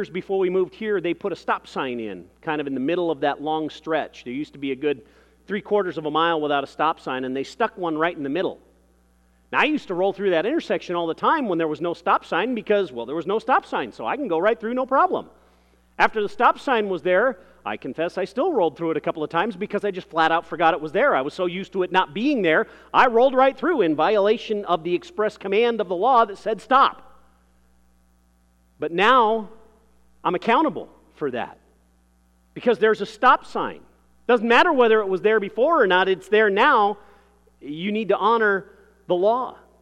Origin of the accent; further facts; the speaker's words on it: Burbank, California, United States; I grew up in Burbank and we were ministering at a church there for a number of years before moving here.